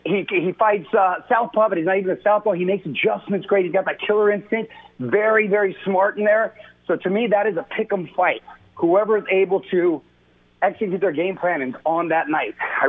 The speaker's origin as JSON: {"language": "English", "town": "Chula Vista", "region": "California", "country": "United States", "tie": "born or raised there", "said": "You know, originally I was born in San Diego. I'm from Chula Vista. I'm a border town kid."}